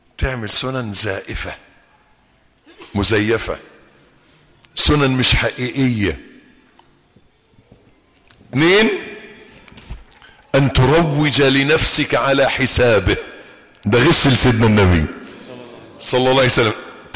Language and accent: Arabic; Egypt; يعني يبدو إن الظاهرة دي مش موجودة عندنا في مصر الحمد لله، عندهم في الخليج